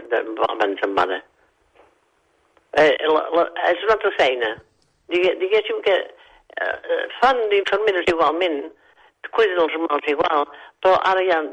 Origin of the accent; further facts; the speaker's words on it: Olot, Catalonia, Spain; Com que jo soc d'Olot, vaig anar a la residència